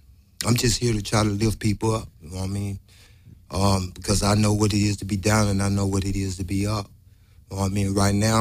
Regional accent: New Orleans, Louisiana, United States; Because I'm from New Orleans, you know what I mean? And our culture is to reach out, you know what I mean?

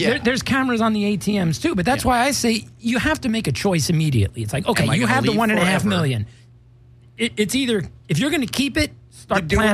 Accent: Teaneck, New Jersey, United States; One, this actually comes from my hometown in New Jersey. Oh, nice. I am from Teaneck, New Jersey, and that is the origin of this story.

